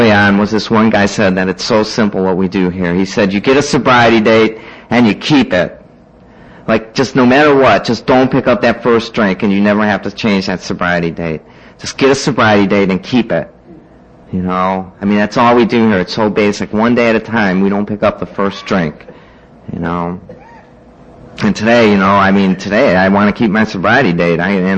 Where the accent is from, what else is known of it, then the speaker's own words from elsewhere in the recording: Cleveland, Ohio, United States; I grew up over here. I grew up down in Cleveland on East 71st Street, you know.